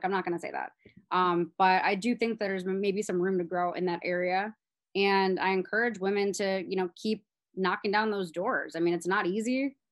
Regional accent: Chicago, Illinois, United States; First one's Derrick Rose, obviously, because I grew up in Chicago, and he was kind of like that Michael Jordan figure to me.

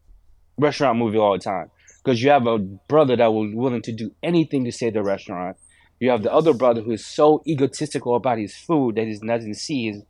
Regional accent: Philippines; Because I grew up in the Philippines not eating at all.

